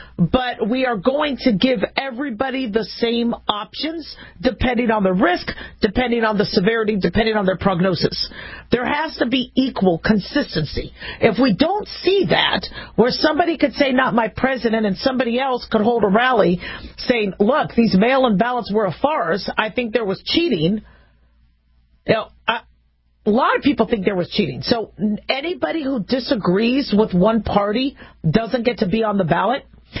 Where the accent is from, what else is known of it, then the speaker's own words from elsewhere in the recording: United States; as an American, as a physician, as a business owner, as a mom